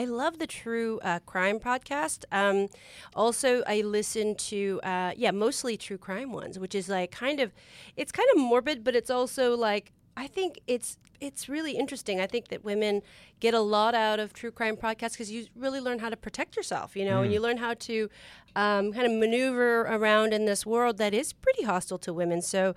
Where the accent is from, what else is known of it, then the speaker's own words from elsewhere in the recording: San Francisco, California, United States; Yes, it was a gay bookstore in San Francisco on Polk Street in the 70s.